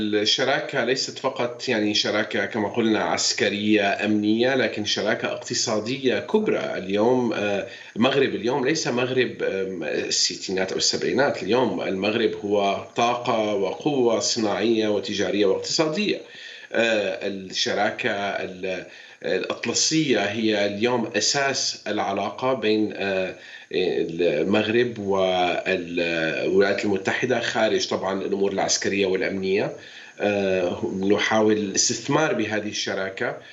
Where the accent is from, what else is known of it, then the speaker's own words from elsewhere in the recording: Syria; moved away; أنا السوري الأصل، ويعني نشأت في سوريا، لم أرى ذلك عندما كنت في سوريا